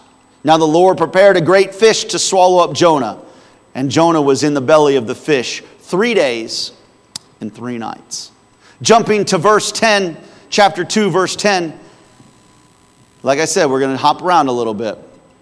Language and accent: English; Bloomington, Indiana, United States; My entire life, I was born and raised in Bloomington.